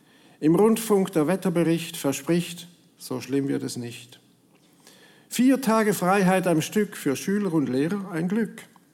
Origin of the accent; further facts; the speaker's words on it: St. Gallen, Switzerland; accent: St. Gallen dialect; now in Bern, Switzerland; Ich bin am Bodensee aufgewachsen, wohne aber in Bern, schreibe aber eben auch nebst hochdeutschen Gedichten Gedichte im St. Galler Dialekt.